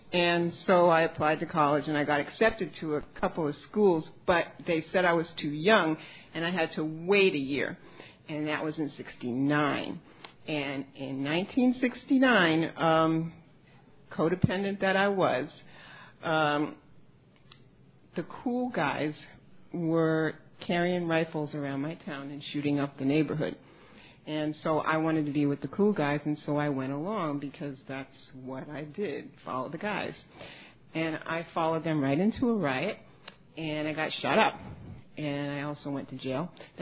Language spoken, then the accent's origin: English; Woodside, New York, United States; anybody here from New York, I grew up in Woodside, in the Woodside Projects, and I was 5 years old